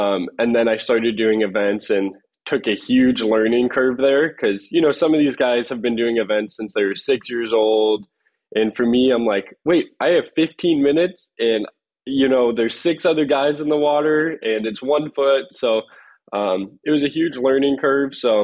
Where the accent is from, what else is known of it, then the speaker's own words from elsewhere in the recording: San Diego, California, United States; So I grew up in San Diego. So basically like my childhood was just like surfing the reefs of La Jolla and in some of the beach breaks down at Black's.